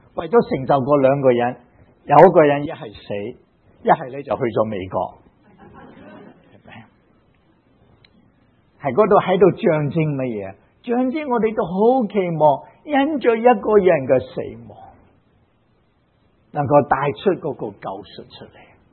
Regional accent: China; 在我们中国人当中

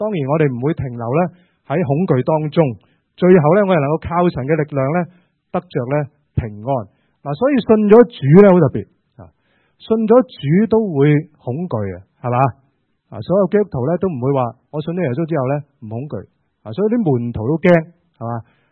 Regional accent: China; 我们中国人呢见面的时候通常呢就怎样打招呼

